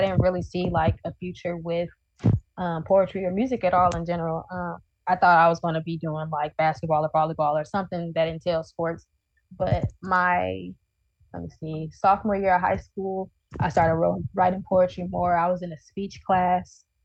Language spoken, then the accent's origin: English; Decatur, United States; Growing up in Decatur, you see a lot of kids going missing and childhood friends going missing and people just disappearing.